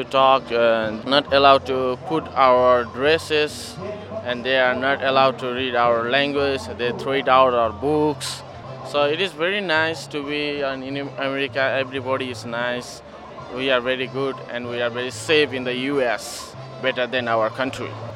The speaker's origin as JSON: {"language": "English", "country": "Bhutan", "second_language": "English", "lives_now": "Pittsburgh, United States", "said": "I'm from Bhutan."}